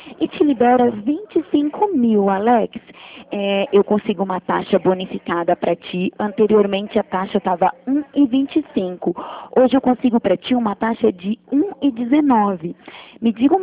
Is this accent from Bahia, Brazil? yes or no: no; Curitiba, Paraná, Brazil; Eu sou daqui de Curitiba, né?